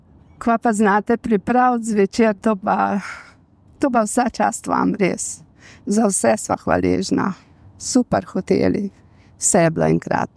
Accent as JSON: {"language": "Slovenian", "town": "Mengeš", "region": "Central Slovenia", "country": "Slovenia", "said": "iz Mengša."}